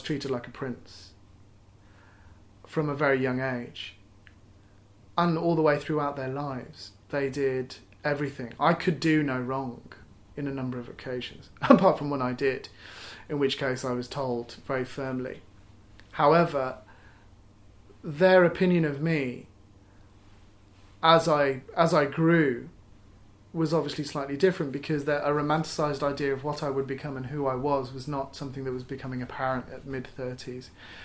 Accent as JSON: {"language": "English", "town": "Solihull", "region": "West Midlands", "country": "United Kingdom", "tie": "born there", "said": "My background is British Pakistani. I was born in Solihull in 1977. I am one of two sons and am a, well, essentially a first generation."}